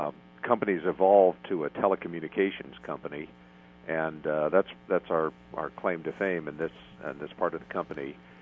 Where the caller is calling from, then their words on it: Germantown, Maryland, United States; We are based in Germantown, Maryland, which is suburban Washington, D.C., about 30 miles north of Washington, D.C.